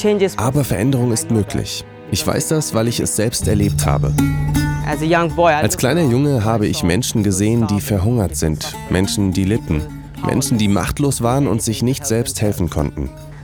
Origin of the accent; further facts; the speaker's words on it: Kolkata, West Bengal, India; German is a second language; Ich wurde in Kalkutta geboren und bin dort aufgewachsen. Ich komme aus einem kleinen armen Viertel, wo etwa 10.000 Menschen leben.